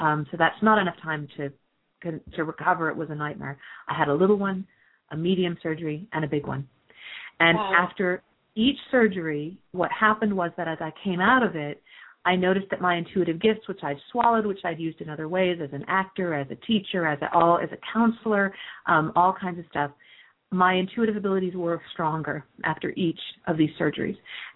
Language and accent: English; Michigan, United States; now in San Francisco, United States; After college, we moved out to San Francisco from Michigan, which is where I'm from.